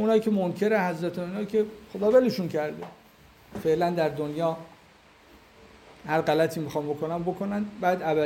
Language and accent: Persian; Iran; ما ایرانیم جلتر بریم